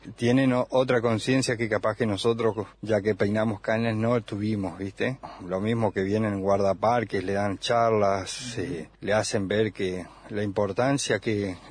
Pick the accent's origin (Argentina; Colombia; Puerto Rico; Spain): Argentina; Misiones; now in Río Pico, Argentina; Yo soy de Misiones, o era Misiones. Me recibí de profe allá y me vine a la Patagonia, 18 años, en Río Pico. Me crié, mi papá era gendarme y me crié ahí, prácticamente me crié ahí, por eso me enamoré de la Patagonia y volví.